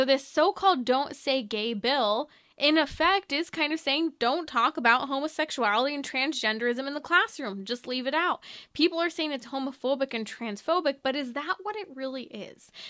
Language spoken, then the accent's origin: English; California, United States; it's not just California, it just happens to be my home state